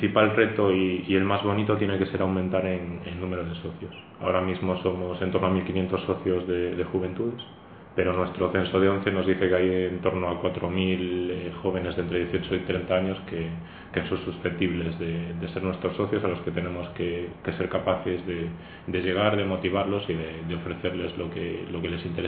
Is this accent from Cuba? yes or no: no; A Coruña, Galicia, Spain; also born or lived in Menorca; Pues un lugar, Menorca. Yo nací allí y a los 2 años ya me instalé en Coruña. Me considero gallego